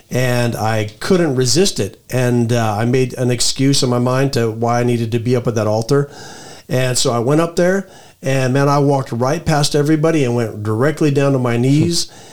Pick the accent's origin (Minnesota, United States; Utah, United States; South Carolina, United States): Utah, United States; Moab; I'm originally from Moab, Utah, and I spent nearly 23 years in the U.S. Air Force until I retired in 2012.